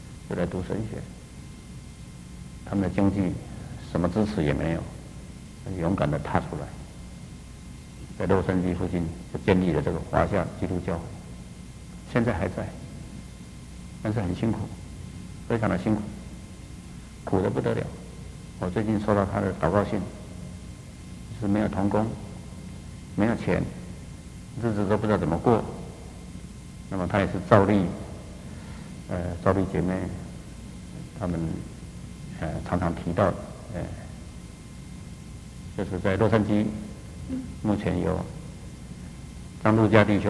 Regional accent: Taiwan; 只有我们是从台湾来的。

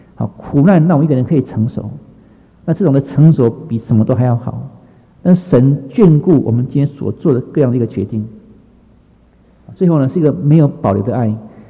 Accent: China; 我们一般的夫家庭关系里面，特别是我们中国人，应当以夫妻关系为主。

